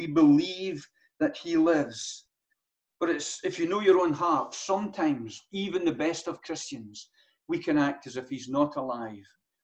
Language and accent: English; Blantyre, Scotland, United Kingdom; also born or lived in Glasgow; I was born in the city of Glasgow, but I was raised in a town called Blantyre. Nothing to boast of, believe you me. … from Blantyre